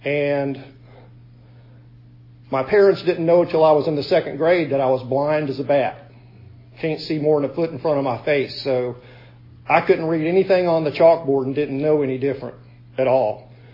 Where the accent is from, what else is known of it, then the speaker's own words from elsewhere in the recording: Jacksonville Beach, Florida, United States; born there; I was born in Jacksonville Beach, Florida.